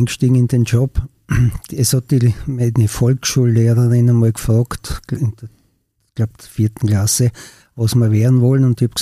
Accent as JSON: {"language": "German", "town": "Fischbach", "region": "Styria", "country": "Austria", "tie": "born or raised there", "said": "Ich bin in Fischbach in Oststeiermark aufgewachsen."}